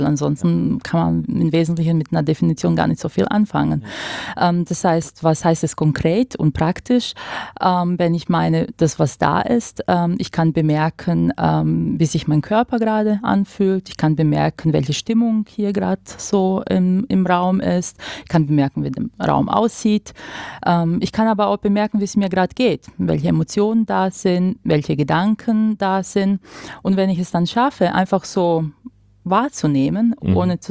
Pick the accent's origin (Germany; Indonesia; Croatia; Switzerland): Croatia; Okay, also ich komme aus Kroatien und auf Kroatisch werden die Namen durchdekliniert